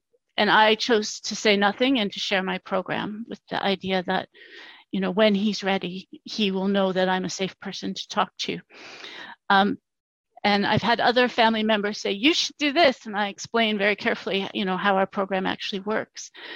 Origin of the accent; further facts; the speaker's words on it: Canada; I'm Canadian, and I just came back from Canadian Thanksgiving visiting my family